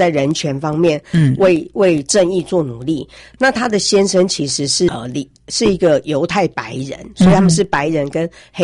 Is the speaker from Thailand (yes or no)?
no; Taiwan; 希望对我们台湾人赶快的不是美国人这样。